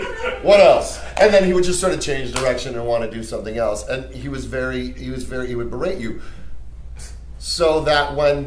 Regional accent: Chicago, Illinois, United States; when I get out of college, I'm going back, because I grew up in Chicago, so I'm going to go move downtown and I'm going to get into Second City

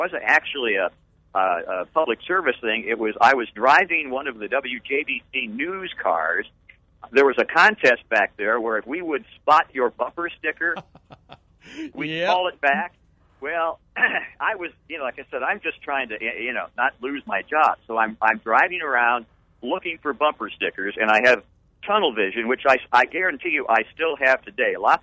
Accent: Charleston, Illinois, United States; I grew up in Charleston. My dad was a chemistry professor at Eastern Illinois University.

